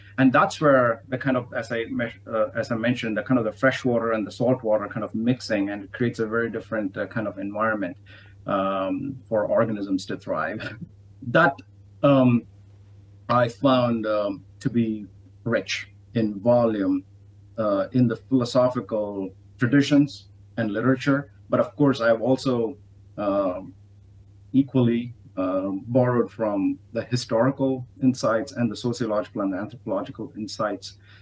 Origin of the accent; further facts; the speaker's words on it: India; since I'm originally from India, I was paying attention to the India-US nuclear agreement around that time